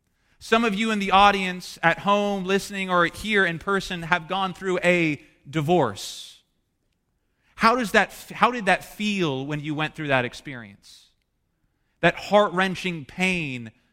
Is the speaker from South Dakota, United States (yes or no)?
no; Maryland, United States; I was traveling from Maryland to Nebraska, you know, the middle of nowhere.